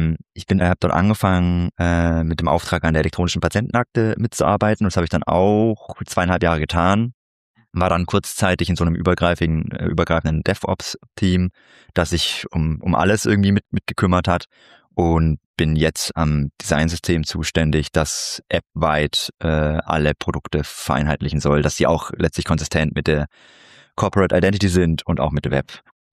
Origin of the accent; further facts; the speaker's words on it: Künzelsau, Baden-Württemberg, Germany; moved away as an adult; ursprünglich geboren in Künzelsau, gar nicht so weit weg von da, wo du bist. Ich sage immer, ich bin Schwabe, stimmt nicht, eigentlich bin ich Hohenloher, aber das kennt niemand, deswegen lasse ich das.